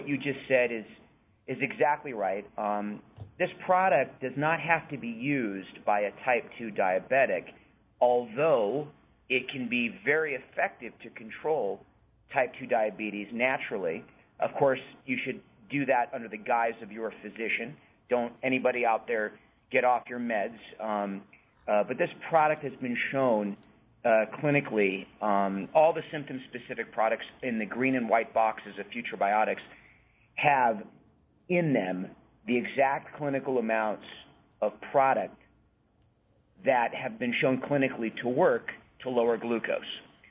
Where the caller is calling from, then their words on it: Tooele, Utah, United States; I'm calling in from Salt Lake City, Utah.